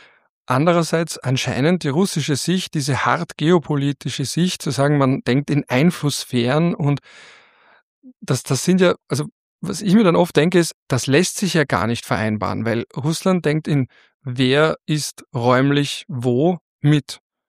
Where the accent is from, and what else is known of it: Austria